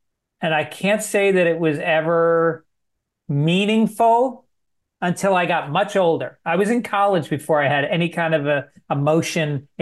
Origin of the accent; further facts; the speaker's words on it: Tarrytown, New York, United States; I grew up in New York in Tarrytown, which is just outside the city. And it was very Latino, Black, Irish, and Italian. And we had two Jewish kids in the whole town.